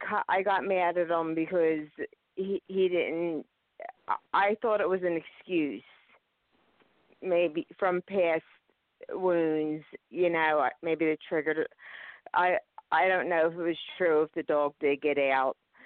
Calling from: Pennsylvania, United States; I'm calling from Pennsylvania.

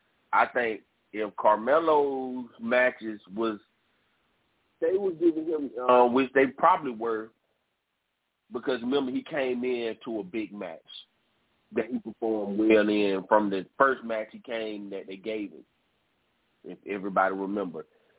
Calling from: Georgia, United States; from Georgia.

